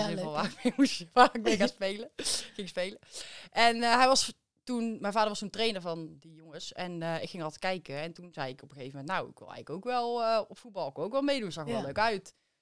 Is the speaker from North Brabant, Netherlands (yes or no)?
yes; Best, North Brabant, Netherlands; Ik kom uit Best